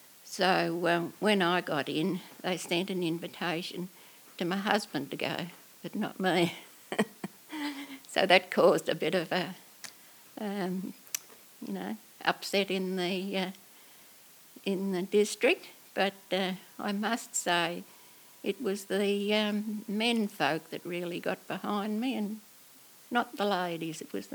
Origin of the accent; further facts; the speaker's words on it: New Norfolk, Tasmania, Australia; I was born here in New Norfolk, and my father built that shop the year I was born, which was 1929. So I was brought up in High Street